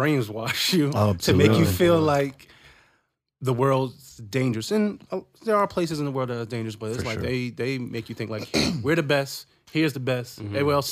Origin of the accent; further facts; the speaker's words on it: New York, United States; And I came from not the best situation growing up in Queens and stuff like